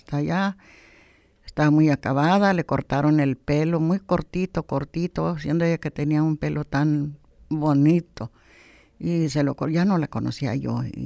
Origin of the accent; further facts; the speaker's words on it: Anaheim, California, United States; Nací en Anaheim, el condado de Orange, donde está Disneyland ahorita. Allí nací, allí murió mi abuelo. Bueno, allí me crié con ellos.